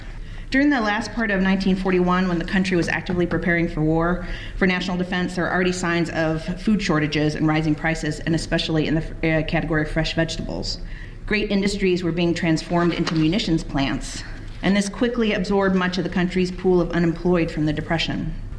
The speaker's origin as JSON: {"language": "English", "region": "Oregon", "country": "United States", "tie": "born or raised there", "lives_now": "Chicago, United States", "said": "So I got that bug very early growing up in Oregon, helping my dad garden. And I moved to Chicago in 94"}